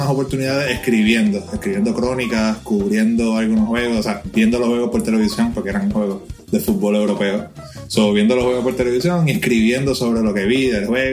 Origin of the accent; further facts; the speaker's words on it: Ponce, Puerto Rico; now in San Juan, Puerto Rico; soy original de Ponce, Puerto Rico, ahora viviendo en San Juan, Puerto Rico.